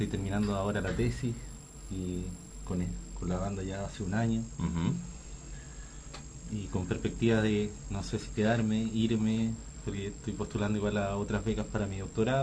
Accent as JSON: {"language": "Spanish", "town": "Santiago", "region": "Santiago Metropolitan Region", "country": "Chile", "moved": "yes", "said": "De Santiago."}